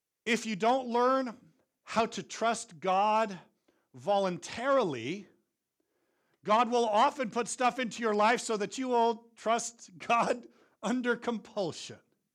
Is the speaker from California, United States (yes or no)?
yes; Vacaville, California, United States; I would just go back to my hometown of Vacaville